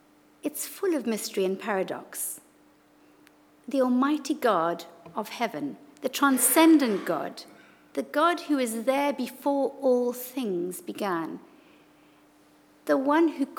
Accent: Zimbabwe; now in United Kingdom; because I come from Zimbabwe, where it would have been nice and bright and light quite long into the evening.

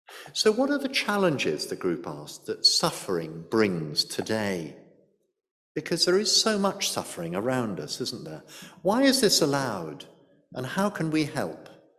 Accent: South East England, United Kingdom; In our village church where I grew up in Surrey

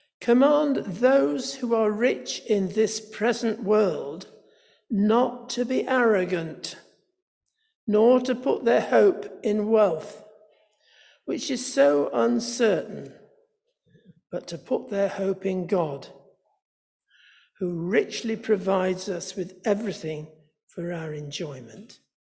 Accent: Scotland, United Kingdom; now in Manchester, United Kingdom; I'm a Scot, by the way, I lived there for 6 weeks before I came down to Manchester.

